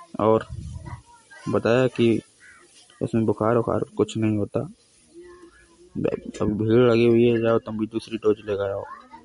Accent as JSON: {"language": "Hindi", "town": "Hamirpur", "region": "Uttar Pradesh", "country": "India", "said": "जिला हमीरपुर उत्तर प्रदेश है।"}